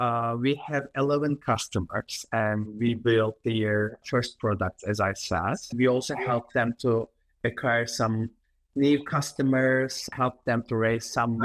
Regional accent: Turkey; Yeah, I was born and raised in Turkey.

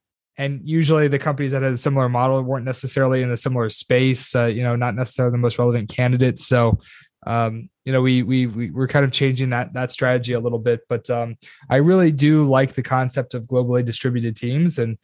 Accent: United States; I remember when I was initially recruiting in Romania, as an American

